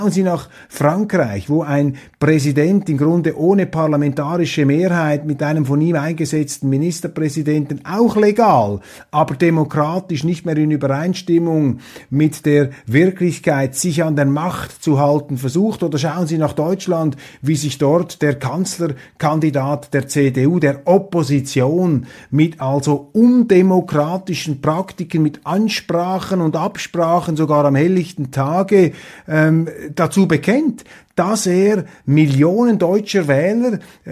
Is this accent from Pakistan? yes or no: no; Switzerland; das beobachte ich als Schweizer mit wachsender Alarmiertheit.